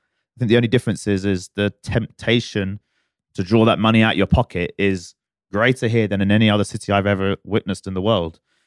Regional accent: United Kingdom; like I grew up, like you said, I'm a British boy at heart.

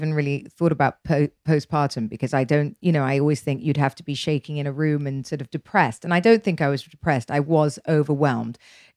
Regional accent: United Kingdom; I'm British, so I don't like people seeing me naked anyway

